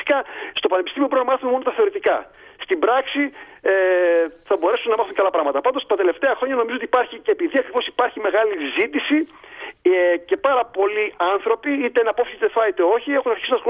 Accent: Greece; also born or lived in Michigan, United States; έζησα σαν Έλληνας φοιτητής 6 χρόνια στο Μίσιγκαν, στο Καλαμαζού, στο Ντιτρόιτ και στο Καλαμαζού.

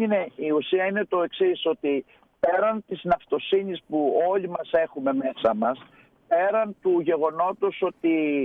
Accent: Greece; έχουμε και μια τρομερή ικανότητα σαν Έλληνες να ξέρουμε τη διαχείριση του κινδύνου

